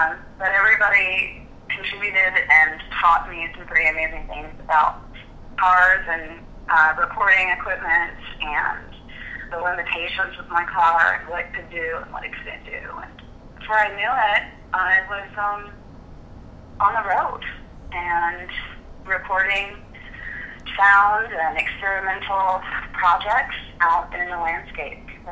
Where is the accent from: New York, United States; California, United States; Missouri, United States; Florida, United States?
Florida, United States; Pensacola; And I am from Pensacola, Florida, and I live and work in both Pensacola, Florida and San Francisco, although more of my time is spent in Florida.